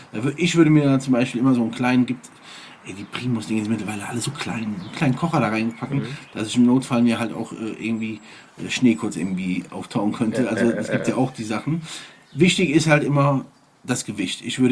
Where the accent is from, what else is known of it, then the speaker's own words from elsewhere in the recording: Eifel, Germany; als in meiner Heimat in der Eifel hat es mal einmal so stark geschneit